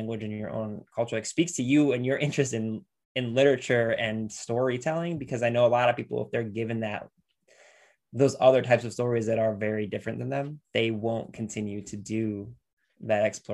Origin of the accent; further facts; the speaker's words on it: Lorain, Ohio, United States; like I grew up in Lorain, Ohio, so like, yes, we read Toni Morrison